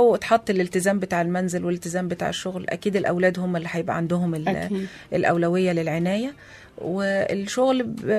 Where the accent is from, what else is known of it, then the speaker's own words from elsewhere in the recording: Egypt; وعندنا في مصر